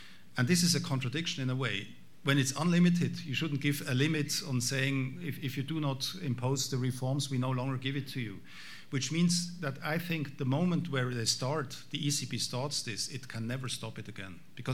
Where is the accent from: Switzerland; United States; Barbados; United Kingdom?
Switzerland; I mean, I come from Switzerland. We have we are not member of the EU